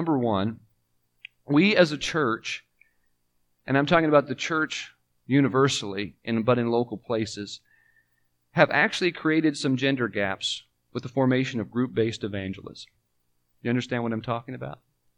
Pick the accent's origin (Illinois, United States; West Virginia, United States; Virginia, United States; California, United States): California, United States; growing up in California and being in a small congregation where there were 43 people on Sunday morning